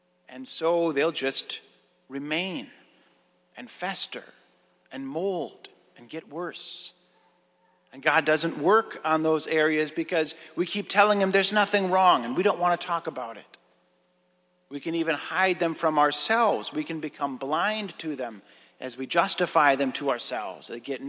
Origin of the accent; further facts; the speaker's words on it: Maple Lake, Minnesota, United States; there was a big rainstorm in Maple Lake, my hometown, and it created some problems for my grandpa and grandma's house.